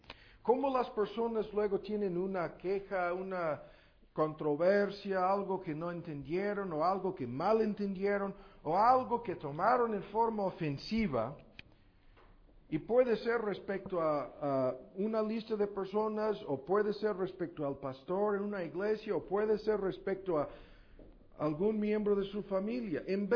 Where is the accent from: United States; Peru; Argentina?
United States; Spanish is a second language; Eso es lo que somos los gringos, ¿no?